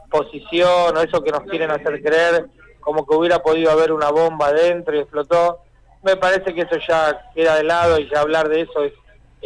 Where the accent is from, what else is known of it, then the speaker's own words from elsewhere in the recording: Argentina; como argentinos